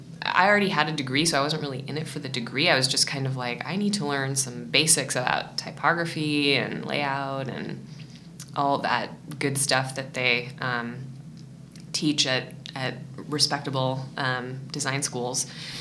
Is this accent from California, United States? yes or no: yes; Berkeley, California, United States; now in Portland, United States; Well, so I grew up in Berkeley.